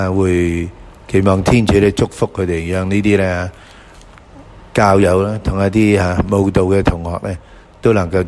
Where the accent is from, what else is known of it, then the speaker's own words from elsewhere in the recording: China; 我是中国人，有这个说话上心